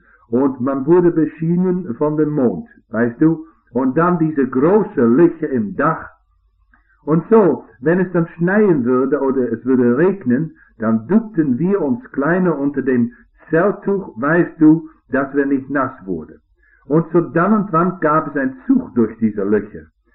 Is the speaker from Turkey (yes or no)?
no; Kentucky, United States; ich bin zum Teil groß geworden in den Bergen von Kentucky. Und wir wohnten dort in einer alten Blockhütte.